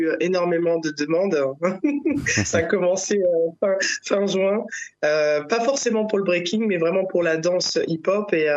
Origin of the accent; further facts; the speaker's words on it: Grigny, Île-de-France, France; also born or lived in Guadeloupe; de la Guadeloupe, dont je suis originaire, la culture hip-hop par un groupe qui habitait près de chez moi, parce que je suis originaire de la ville de Grigny, en Île-de-France.